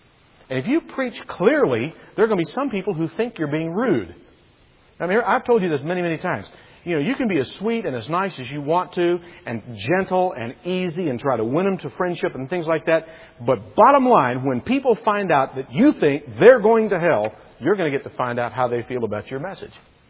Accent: Kentucky, United States; I was born and raised in Kentucky and we talk different up there, okay?

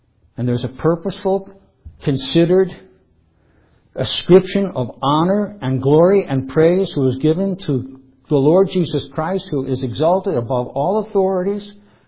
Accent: Ireland; okay, I'm an Irish hillbilly.

